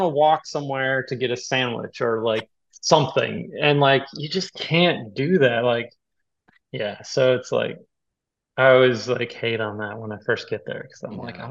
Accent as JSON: {"language": "English", "region": "Colorado", "country": "United States", "said": "I'm not from LA. I'm actually originally from Colorado, but family has kind of migrated out there"}